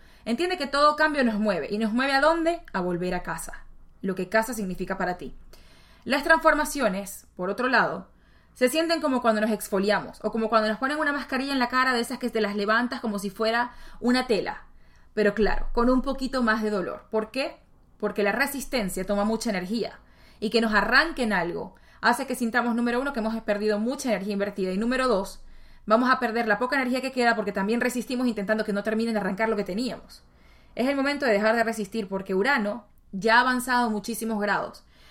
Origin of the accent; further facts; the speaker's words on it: Venezuela; Hogar porque yo soy de Venezuela, entonces soy venezolana.